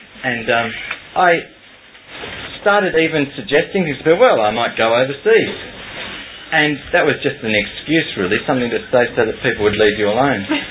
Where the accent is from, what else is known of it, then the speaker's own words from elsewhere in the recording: United Kingdom; I'm a British citizen, so I thought I can work. I'm going to go over to Northern Ireland and visit all my relatives for a month at Christmas